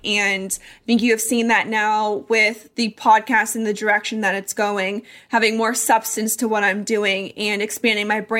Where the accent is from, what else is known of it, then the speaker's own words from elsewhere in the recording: Colorado, United States; But I'm actually going to be moving to Denver, Colorado, which I am also excited about because I grew up in Colorado. That's home for me.